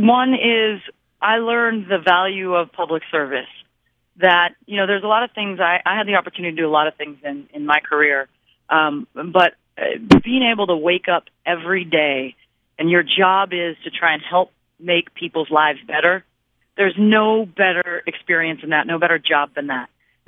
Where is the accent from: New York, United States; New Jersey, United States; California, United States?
California, United States; Yeah, you know, I was a busy small town girl, playing sports and, you know, doing everything I could in school.